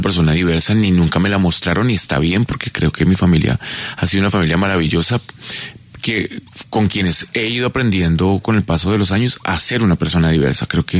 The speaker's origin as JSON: {"language": "Spanish", "town": "Tunja", "region": "Boyacá", "country": "Colombia", "said": "Somos abuelitos que venimos de Tunja."}